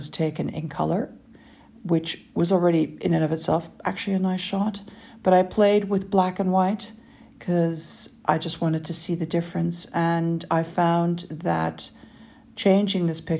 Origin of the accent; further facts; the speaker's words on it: Amsterdam, North Holland, Netherlands; it was taken on a trip from Amsterdam, my hometown, to England to visit my siblings.